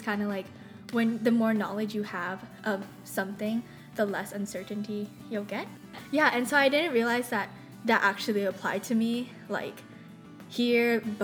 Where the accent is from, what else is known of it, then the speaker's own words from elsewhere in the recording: Kona, Hawaii, United States; I'm from the Big Island of Hawaii on the Kona, or the west side of the island.